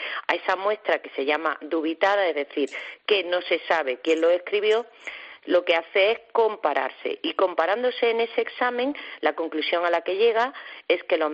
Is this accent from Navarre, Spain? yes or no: no; Andalusia, Spain; accent: Andalusian; yo soy andaluza, y a ver si la voy a liar más con mi acento